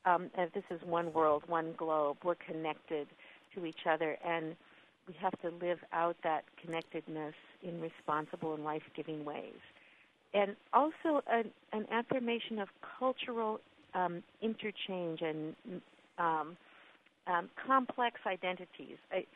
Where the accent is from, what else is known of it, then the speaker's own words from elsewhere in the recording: Pacific Northwest, United States; I come from the Pacific Northwest where the Puget Sound tides come in and out